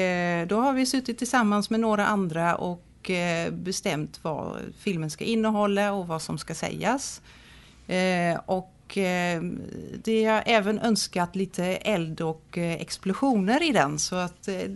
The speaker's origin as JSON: {"language": "Swedish", "country": "Netherlands", "second_language": "Swedish", "moved": "yes", "lives_now": "Sweden", "said": "Jag kommer från Nederländerna."}